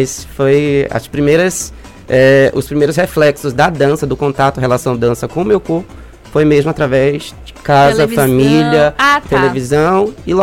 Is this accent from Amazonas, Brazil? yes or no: yes; Manaus, Amazonas, Brazil; Não, eu sou de Manaus.